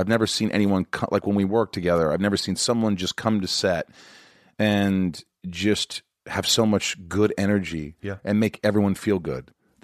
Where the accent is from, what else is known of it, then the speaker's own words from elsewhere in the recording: Indiana, United States; you work at Alcoa, where I grew up in Indiana, at this plant, 50 hours a week.